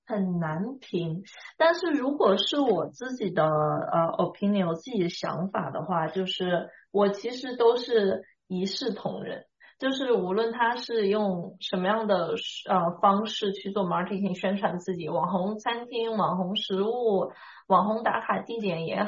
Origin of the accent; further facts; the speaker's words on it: China; 因为我们是中国，我们是华人，在中，我像我在中国长大。